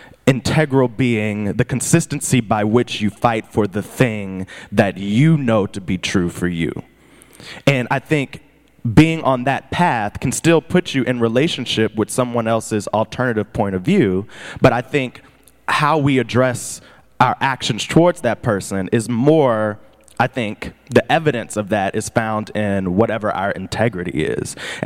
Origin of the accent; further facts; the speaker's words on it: United States; It is an awarded quality of being an American, I think.